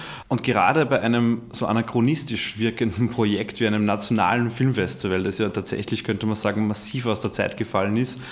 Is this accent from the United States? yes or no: no; Austria; Und als Österreicher, als gelernte Österreicher haben wir es ja immer sehr mit dem Verdrängen.